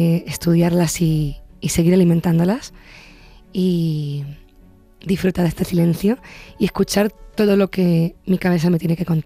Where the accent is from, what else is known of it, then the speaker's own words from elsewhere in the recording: Los Llanos de Aridane, Canary Islands, Spain; que toqué en la Plaza de los Llanos de Aridane, en mi pueblo, frente a mi pueblo gratuitamente